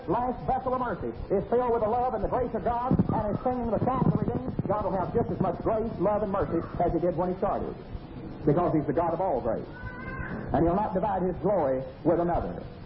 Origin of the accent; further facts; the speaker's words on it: Graham, Texas, United States; In my hometown of Graham, Texas, I talked to a medical doctor out at home.